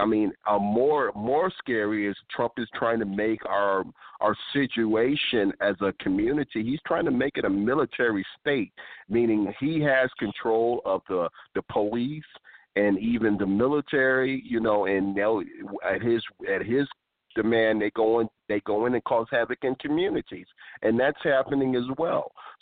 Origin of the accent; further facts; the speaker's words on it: Chicago, Illinois, United States; accent: Chicago; That's my Chicago That's my Chicago accent.